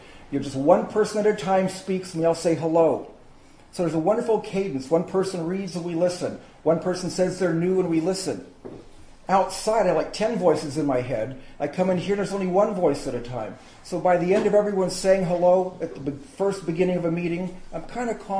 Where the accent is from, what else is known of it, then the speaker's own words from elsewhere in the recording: Phoenix, Arizona, United States; So I grew up in Phoenix, Arizona. When I was 19, just almost ready to turn 20, I was addicted to heroin.